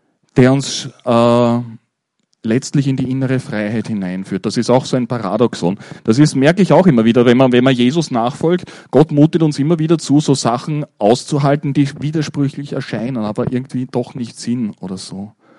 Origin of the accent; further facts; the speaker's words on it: Austria; bei uns in Österreich, so mit unserer kulturellen Prägung